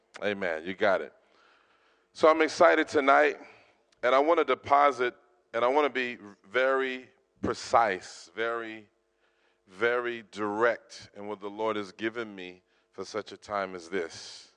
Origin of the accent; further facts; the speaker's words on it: United States; I'm from America, so we tend to be a little bit on the louder side.